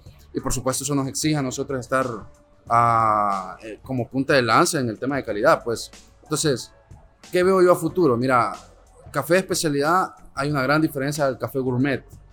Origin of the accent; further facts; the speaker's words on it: El Salvador; Sin embargo, somos un poquito cerrados como salvadoreños a darle la oportunidad a lo de afuera, a lo de adentro.